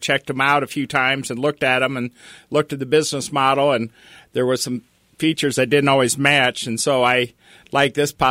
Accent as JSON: {"language": "English", "town": "Algona", "region": "Iowa", "country": "United States", "tie": "born or raised there", "said": "And it's going through my hometown, Algona, Iowa."}